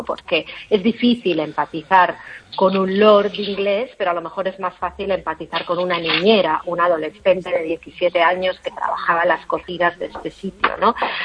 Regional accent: Vigo, Galicia, Spain; moved away; no recuerdo el gallego, desgraciadamente, a pesar de que soy de Vigo, pero pasé más de 20 años fuera de España

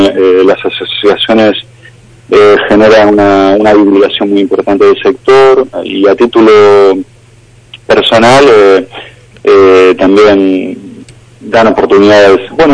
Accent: Rosario, Santa Fe, Argentina; now in Vigo, Spain; Hice una incursión por la Facultad de Bellas Artes en mi ciudad natal, en Rosario, en Argentina. Luego me fui formando en oficios en Granada, en joyería, en esmaltes al fuego, también aquí en Vigo estudié en la Escuela de Artes y Oficios

